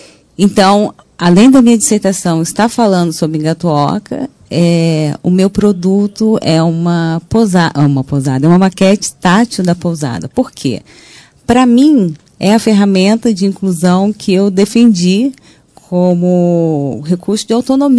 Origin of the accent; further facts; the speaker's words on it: Poços de Caldas, Minas Gerais, Brazil; now in Rio de Janeiro, Brazil; Na verdade, eu sou mineira, né? Vim para o Rio, eu sou de Poços de Caldas. Vim para o Rio estudar teatro, me formei na escola Martins Pena.